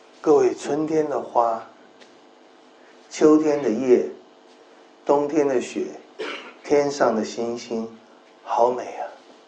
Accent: China; 我几乎觉得创世纪第九章是特别对我们中国人讲的，你们要生养众多，遍满地面，这点我们做到了。

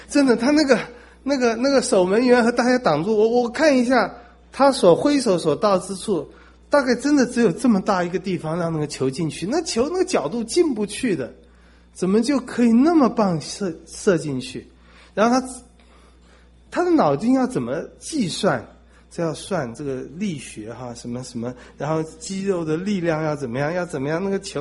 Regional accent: China; 我们中国人真是很喜欢读书，很喜欢上学。

